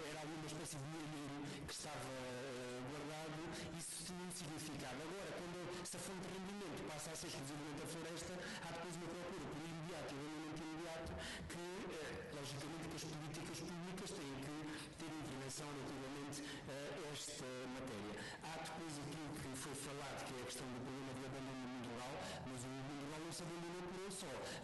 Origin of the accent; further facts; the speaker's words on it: Beja, Portugal; Eu sou de uma região, do distrito de Beja